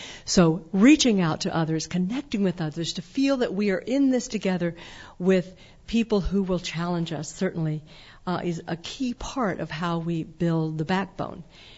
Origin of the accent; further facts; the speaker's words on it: Texas, United States; Or that growing up in Texas, would I have ever thought that in the 1990s the Texas utility companies would actually pull some citizens together